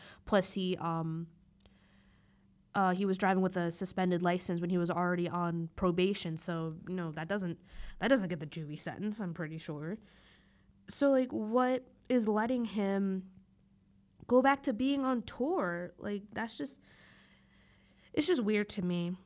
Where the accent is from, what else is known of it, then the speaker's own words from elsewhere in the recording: Palmyra, New Jersey, United States; As I said, I'm from South Jersey, Palmyra, New Jersey. So my town isn't, you know, very well known.